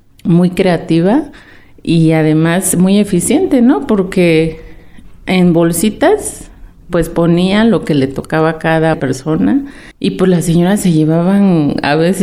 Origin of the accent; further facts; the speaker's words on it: Oaxaca, Mexico; Soy una mujer oaxaqueña.